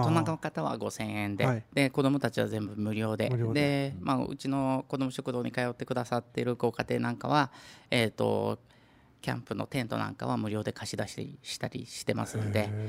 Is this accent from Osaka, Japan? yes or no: no; Tokyo, Japan; 私はもともと東京の方、江戸っ子なんですけども